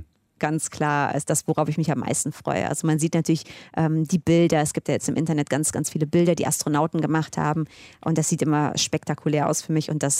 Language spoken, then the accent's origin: German; Cologne, North Rhine-Westphalia, Germany; Ich komme ja aus Köln.